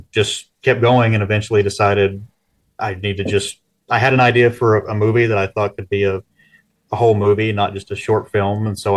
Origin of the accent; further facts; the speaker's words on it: Virginia, United States; moved away as an adult; now in Vancouver, Canada; And I am not from Canada. I'm from Virginia, and so I didn't know anybody